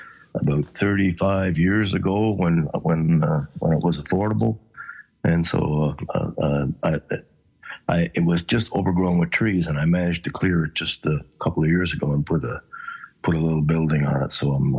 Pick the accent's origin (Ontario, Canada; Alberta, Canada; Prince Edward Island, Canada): Prince Edward Island, Canada; Rustico; I grew up in Rustico, yeah.